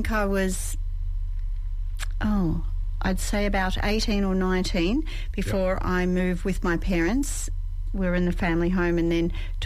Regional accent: Caulfield, Victoria, Australia; born there; I was born in Caulfield.

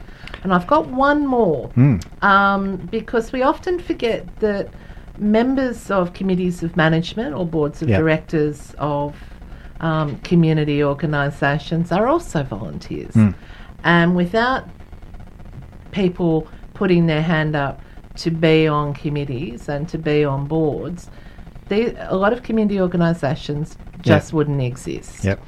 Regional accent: New South Wales, Australia; now in Victoria, Australia; I come from New South Wales where you pay foster carers.

